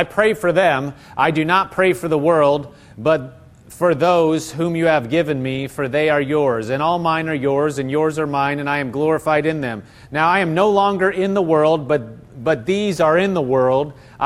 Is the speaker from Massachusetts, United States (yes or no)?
yes; Massachusetts, United States; You say, well, no, I'm from Massachusetts. I grew up here.